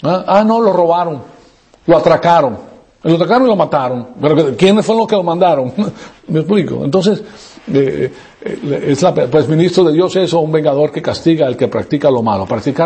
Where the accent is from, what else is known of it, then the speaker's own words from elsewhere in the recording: Caracas, Capital District, Venezuela; moved away; Yo estudié en La Salle de Tienda Honda y en La Salle, La Colina, hasta que salí de Venezuela.